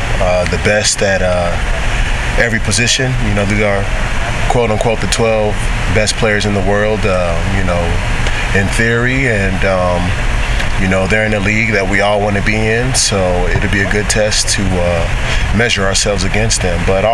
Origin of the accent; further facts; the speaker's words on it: Dallas, Texas, United States; I grew up here in Texas, in the Dallas area, so Texas is a real big football state.